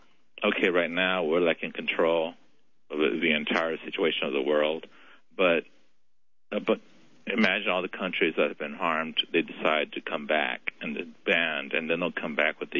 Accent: United States; And like I said, I'm Native American. So, you know, when you came over and everything happened.

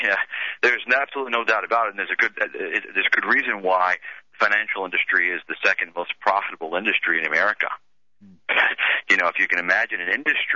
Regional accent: United States; I did it first and foremost as an American.

